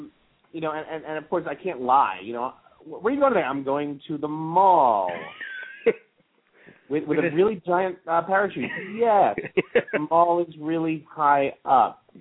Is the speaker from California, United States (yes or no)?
no; New York, United States; the manager of the hotel knew I was in Thailand and knew I was from New York and wanted to watch the game